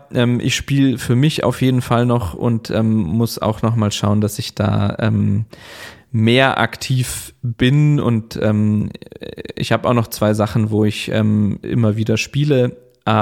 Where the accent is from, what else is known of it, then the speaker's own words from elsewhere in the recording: Bavaria, Germany; wenn ich allein in dem Ort, wo ich aufgewachsen bin, im Chiemgau, schaue, wer da alles war